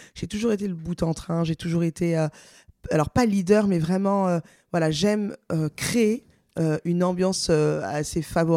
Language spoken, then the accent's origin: French; Paris, Île-de-France, France; also born or lived in Pantin; Paris, 11e, Pantin. Voilà, j'ai toujours été en région parisienne.